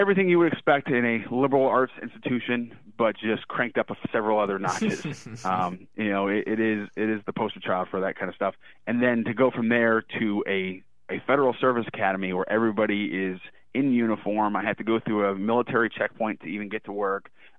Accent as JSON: {"language": "English", "region": "California", "country": "United States", "tie": "born or raised there", "lives_now": "New Jersey, United States", "said": "I grew up in California, and all you know about New Jersey when you live on the West Coast is it's like toxic waste dump, basically."}